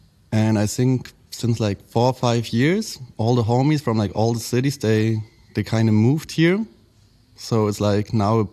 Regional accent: Berlin, Germany; Berlin bred. Born and raised in Berlin, actually in Kreuzberg, where I grew up till the age of, I think, 4 or 5. And then we moved to the deep north, to Heiligensee in Reinickendorf, almost Brandenburg

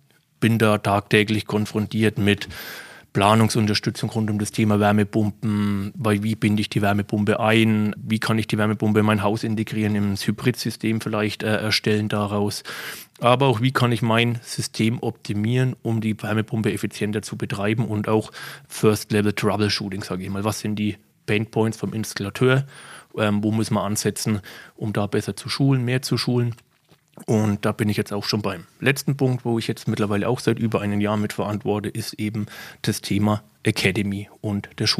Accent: Bavaria, Germany; wir hier oder bei ARD Deutschland aus den Franken kommen. Man hört es mir wahrscheinlich auch

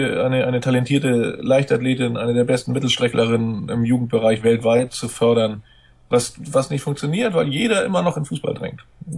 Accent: Hamburg, Germany; now in Schleswig-Holstein, Germany; als Hamburger bin ich eben auch betroffen gewesen, oder als Rand-Hamburger, da ich in Schleswig-Holstein lebe, aber mein Herz immer noch nach Hamburg gehört

